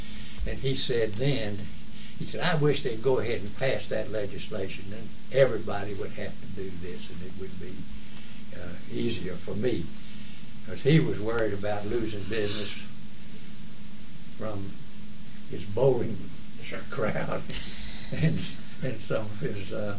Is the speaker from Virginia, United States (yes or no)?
no; Raleigh, North Carolina, United States; Going back to me, I grew up here in Raleigh, and I went to Old School at Carolina